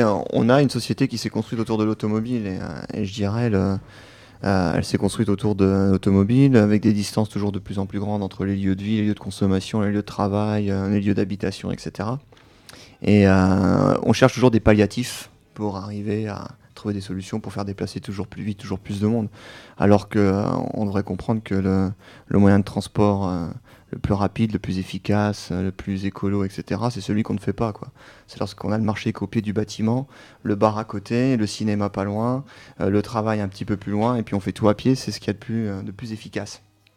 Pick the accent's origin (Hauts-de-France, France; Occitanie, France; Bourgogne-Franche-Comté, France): Bourgogne-Franche-Comté, France; Je viens de Haute-Saône, mais mes parents sont de Haute-Marne.